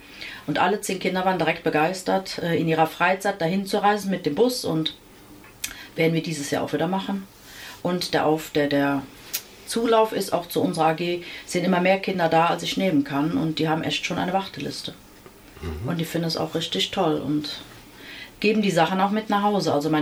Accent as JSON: {"language": "German", "town": "Cologne", "region": "North Rhine-Westphalia", "country": "Germany", "tie": "born there", "accent": "Kölsch", "said": "ich bin in Köln geboren"}